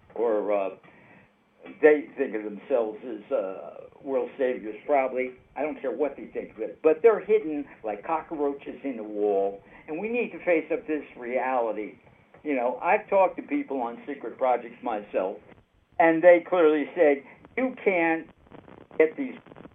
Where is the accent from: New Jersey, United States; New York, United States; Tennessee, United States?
New York, United States; I'm sure I'm from New York